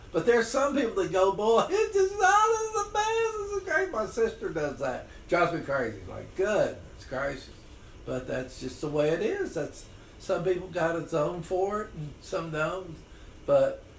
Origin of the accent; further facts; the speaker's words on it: Oklahoma, United States; now in South Carolina, United States; Because my wife lives here, grew up here in South Carolina, and I grew up in Oklahoma.